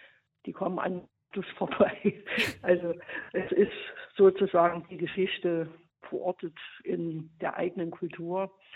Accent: Saxony, Germany; Das liegt natürlich auch an meiner Heimat in Sachsen, in Ostdeutschland.

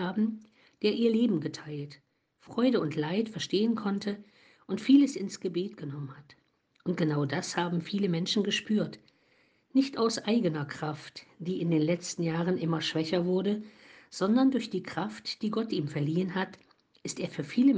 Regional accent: East Germany, Germany; Ich bin ja auch aus der DDR

